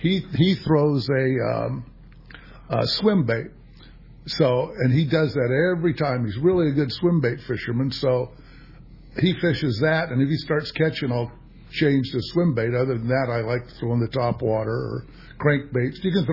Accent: San Diego, California, United States; I grew up in Bird Rock, so you fished, you dove, and you surfed.

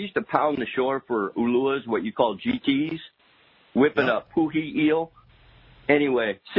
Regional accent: Redondo Beach, California, United States; now in Hawaii, United States; Hey, so I grew up in Redondo fishing the tee for Bonita

